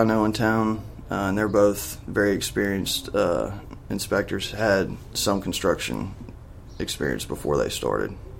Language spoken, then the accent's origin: English; Memphis, Tennessee, United States; Well, I grew up here in Memphis. Born and raised.